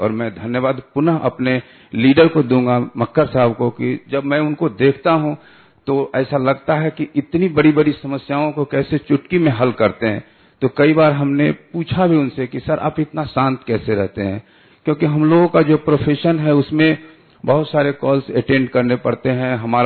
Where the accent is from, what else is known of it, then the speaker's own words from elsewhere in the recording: Patna, Bihar, India; मैं पटना से आया हूं